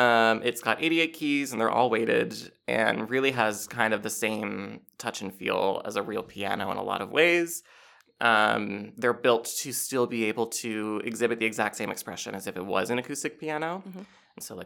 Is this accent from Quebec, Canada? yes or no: no; Halifax, Nova Scotia, Canada; I was growing up in Halifax